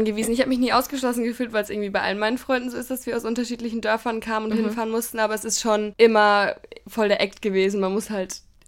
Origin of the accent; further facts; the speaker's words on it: Bavaria, Germany; Ich bin auch auf dem Dorf aufgewachsen. Bei uns gab es auch keine so Riesenstadt daneben. Die nächste Stadt war Haßfurt. Das ist auch sehr klein.